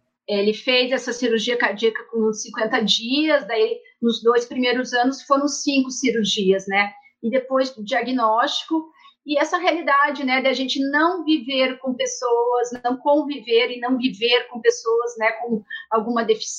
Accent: Curitiba, Paraná, Brazil; ele foi diagnosticado isso com 2 anos de idade aqui em Curitiba, né, sou de Curitiba.

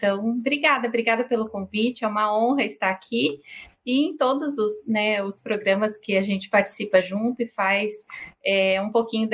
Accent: Ribeirão Branco, São Paulo, Brazil; now in Curitiba, Brazil; eu não sou de Curitiba, né? Eu vim do interior de São Paulo, lá de Ribeirão Branco, é uma cidade pequenininha no Vale do Ribeira, né? E assim, essas cidades que vivem muito da agricultura, e até hoje é uma cidade que vive da agricultura.

